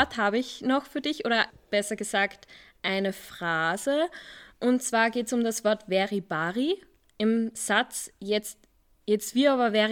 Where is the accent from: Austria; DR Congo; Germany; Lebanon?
Austria; Lower Austria; now in Vienna, Austria; und ich habe den Weg vom Waldviertel nach Wien geschafft.